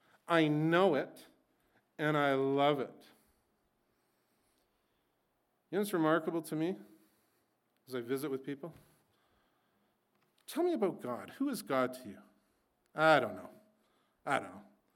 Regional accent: Salmon Arm, British Columbia, Canada; My wife's from Maple Ridge. I'm from Salmon Arm, BC.

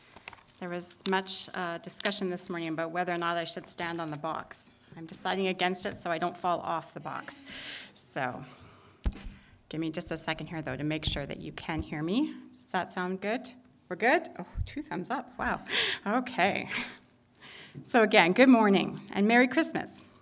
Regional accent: Calgary, Alberta, Canada; now in Edmonton, Canada; I was born and raised in Calgary and in a Baptist Union church.

